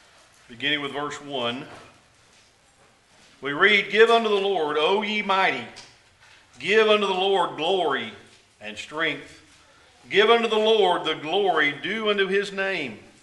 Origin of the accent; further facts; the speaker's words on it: Texas, United States; have you ever been out in western Kansas or northwest Texas, where I grew up in North Texas, and looked out and the plains are all out there before you?